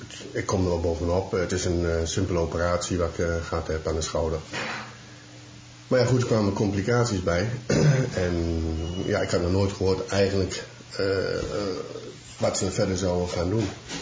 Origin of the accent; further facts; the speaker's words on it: Gelderland, Netherlands; Ik kom uit Gelderland. Ik ben 47 jaar.